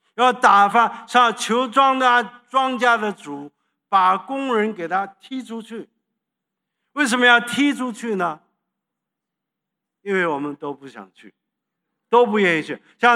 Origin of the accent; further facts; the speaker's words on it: South Korea; 我是韩国土生土长的中国人，山东人。我父母是山东人，我不是山东人，但是我跟他们山，所以就是我是山东人。